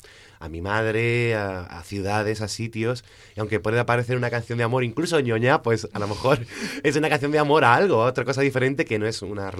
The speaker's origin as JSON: {"language": "Spanish", "town": "Almansa", "region": "Castilla-La Mancha", "country": "Spain", "lives_now": "Madrid, Spain", "said": "en Madrid, donde yo vivo, aunque soy de Almansa, yo vivo en Madrid"}